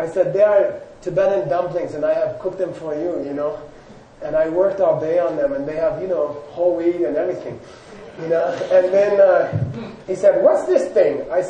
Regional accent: Phoenix, Arizona, United States; I grew up in Phoenix, but we used to live in San Diego in the summer.

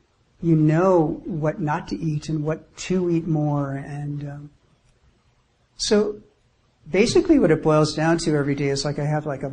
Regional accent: New York, United States; Being a New Yorker, you have 84 choices in a square mile of your house

